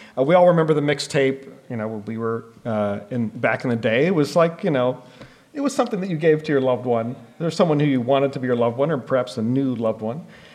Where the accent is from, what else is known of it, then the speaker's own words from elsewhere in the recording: Pittsburgh, Pennsylvania, United States; I grew up in Pittsburgh. It was Devil's Night, 1980.